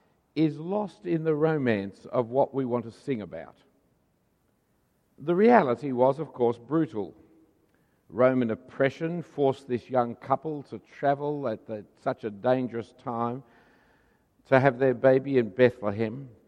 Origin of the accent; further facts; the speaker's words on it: Australia; which as an Australian I've never done